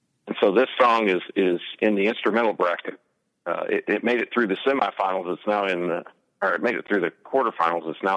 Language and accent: English; Arkansas, United States; also born or lived in Texas; I was born in Texas. Grew up in Arkansas. And now I live in Missouri, so I've moved myself incrementally north from where I started.